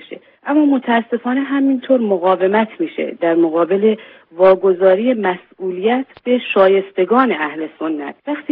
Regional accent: Iran; ما ایرانی هستیم، ایران کشور ما، متعلق به اینجاییم

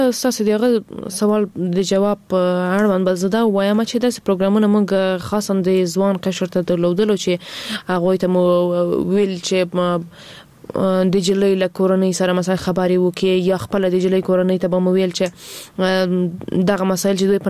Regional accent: Afghanistan; ځکه زه هم د افغانستان یو وګړی یم

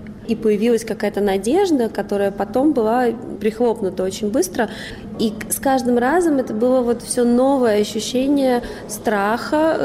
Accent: Moscow, Russia; хотя я родилась и выросла в Москве.

